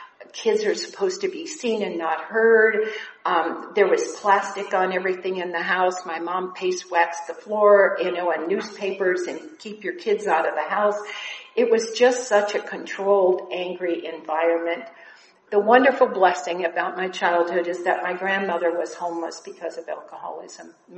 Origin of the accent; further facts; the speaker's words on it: Chicago, Illinois, United States; now in Flower Mound, United States; I was raised in Chicago, so I'm not completely a Texan. However, I've been there 46 years, but that does not count when you live in Texas.